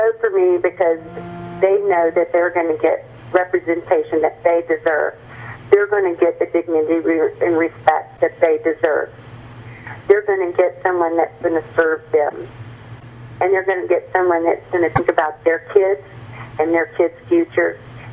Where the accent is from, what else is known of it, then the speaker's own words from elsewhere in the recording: Texas, United States; Now, I grew up in South Texas. I have lived in rural areas